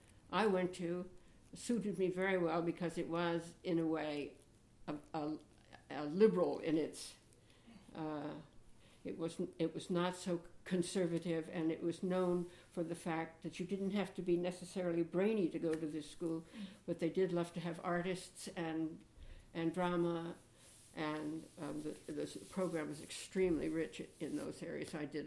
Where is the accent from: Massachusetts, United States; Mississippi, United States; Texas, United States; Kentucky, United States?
Massachusetts, United States; Boston; born there; I was born in the Massachusetts General Hospital in Boston, where my father was on the staff and chief of the diabetes clinic.